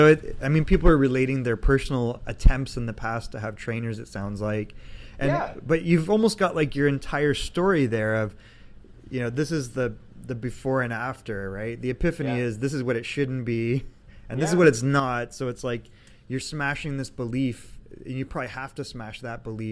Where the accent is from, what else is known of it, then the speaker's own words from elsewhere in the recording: Canada; now in United States; I come from Canada.